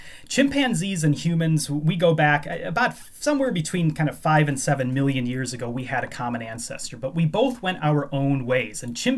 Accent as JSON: {"language": "English", "town": "Chicago", "region": "Illinois", "country": "United States", "moved": "yes", "lives_now": "United Kingdom", "said": "I've been here about 10 years. I come from the Chicago area, as I mentioned earlier, but it's a wonderful place."}